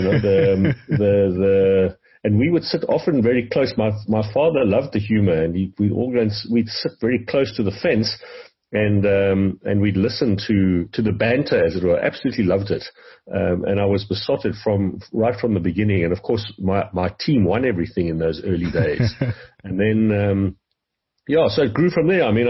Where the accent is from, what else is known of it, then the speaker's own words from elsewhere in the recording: Pretoria, Gauteng, South Africa; My father played. He came from Pretoria. We grew up in Pretoria as young kids.